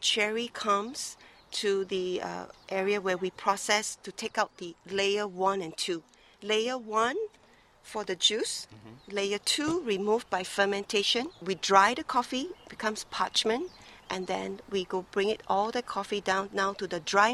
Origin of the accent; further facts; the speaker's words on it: Singapore; now in Hawaii, United States; No, I'm born and raised in Singapore.